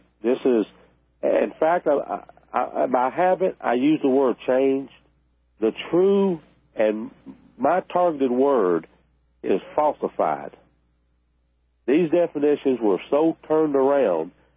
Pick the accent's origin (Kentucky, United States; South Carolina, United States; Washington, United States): South Carolina, United States; In other words, where I'm from South Carolina.